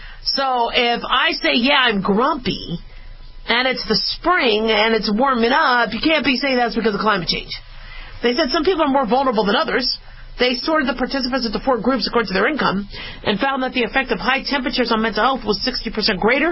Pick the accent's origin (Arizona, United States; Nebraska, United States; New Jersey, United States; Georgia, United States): Arizona, United States; Phoenix; also born or lived in Los Angeles / Las Vegas; I've lived in the desert for most of my life. I was born in L.A., but I grew up in Phoenix and Las Vegas.